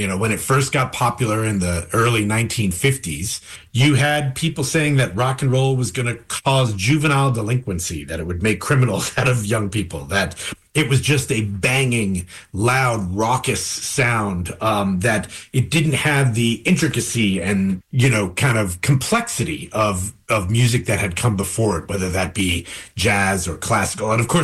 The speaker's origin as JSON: {"language": "English", "region": "New York", "country": "United States", "tie": "born or raised there"}